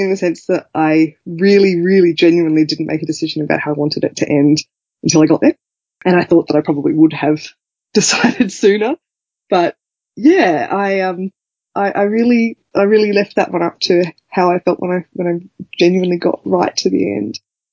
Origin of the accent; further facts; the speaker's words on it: Australia; Well, I am an Australian fantasy author. I live in Canberra, same as you.